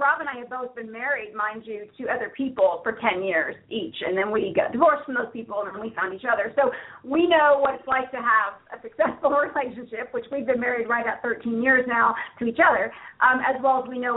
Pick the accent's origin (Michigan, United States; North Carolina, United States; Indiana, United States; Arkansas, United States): Indiana, United States; now in Colorado Springs, United States; Well, originally we're from Indiana, central Indiana, and born and raised, both of us, in the same small town.